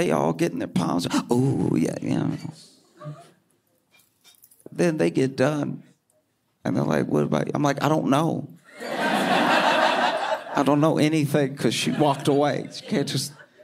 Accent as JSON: {"language": "English", "region": "Louisiana", "country": "United States", "tie": "born or raised there", "said": "I grew up in Louisiana, and oh, thanks."}